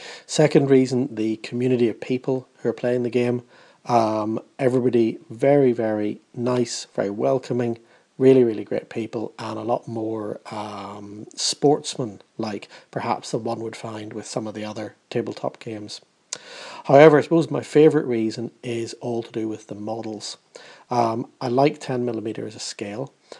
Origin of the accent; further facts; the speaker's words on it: Belfast, Northern Ireland, United Kingdom; now in London, United Kingdom; I come from Belfast, but now living in London.